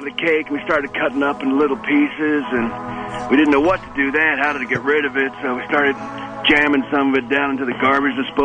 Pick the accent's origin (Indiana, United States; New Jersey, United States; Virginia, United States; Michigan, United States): New Jersey, United States; Because it's fun. And I'm from Jersey. That's what we do.